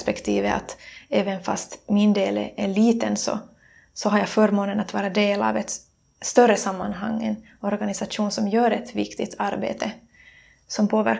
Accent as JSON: {"language": "Swedish", "country": "Finland", "said": "Och kyrkan där hemma i Finland."}